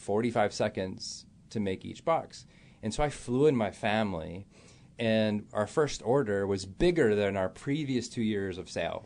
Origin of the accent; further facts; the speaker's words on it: Florida, United States; I grew up on Publix. I grew up in Florida.